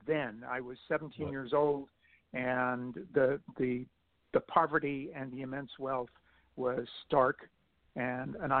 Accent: Los Angeles, California, United States; No, especially growing up in West Los Angeles, going to middle-class, upper-middle-class schools

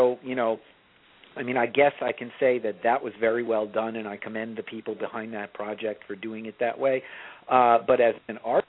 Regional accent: Long Island, New York, United States; I grew up on Long Island.

